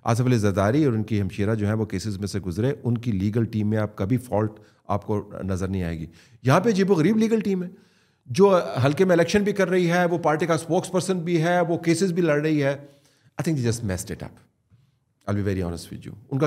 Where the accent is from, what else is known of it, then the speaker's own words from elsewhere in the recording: Pakistan; کیونکہ میں پاکستانی ہوں, تو یار انڈر ڈیولپڈ ملک ہے